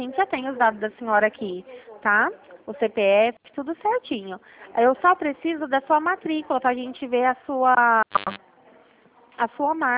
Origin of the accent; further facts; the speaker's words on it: Ribeirão Preto, São Paulo, Brazil; Eu também sou daqui de Ribeirão.